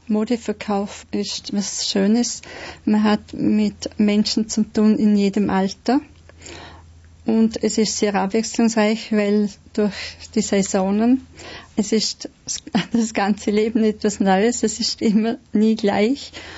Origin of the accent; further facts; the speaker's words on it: Götzis, Vorarlberg, Austria; also born or lived in Haag; Ich bin in Haag geboren und war ein lediges Kind und bin an den Pflegeplatz gekommen nach Götzis.